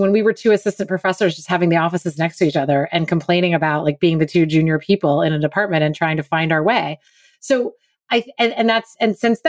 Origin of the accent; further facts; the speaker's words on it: Pittsburgh, Pennsylvania, United States; now in Chicago, United States; they have Pittsburgh middle names because that's my hometown. Chicago is my husband's hometown and where we live now.